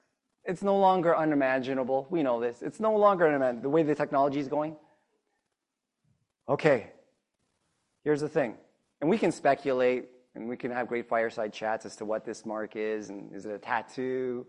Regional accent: Philippines; Because really, pesos is not good. I'm Filipino.

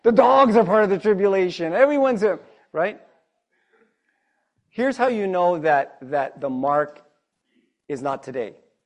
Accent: Philippines; Because really, pesos is not good. I'm Filipino.

